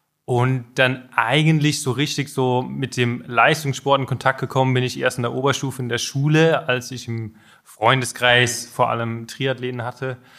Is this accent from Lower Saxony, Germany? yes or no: no; Rhineland-Palatinate, Germany; now in Austria; Also ich komme ursprünglich aus der Pfalz in der Nähe von Kaiserslautern